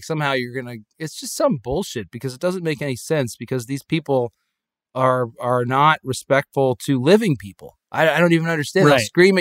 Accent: Connecticut, United States; these people I grew up among in Connecticut, they have these like rules.

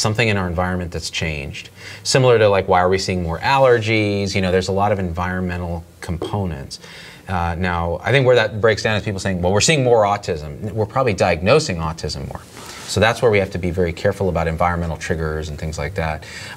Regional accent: India; Being Indian, all my fat is brown.

